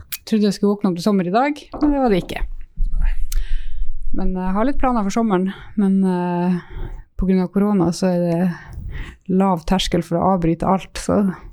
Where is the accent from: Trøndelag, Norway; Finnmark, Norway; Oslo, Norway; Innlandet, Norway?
Finnmark, Norway; Alta; Ja, jeg er fra Alta.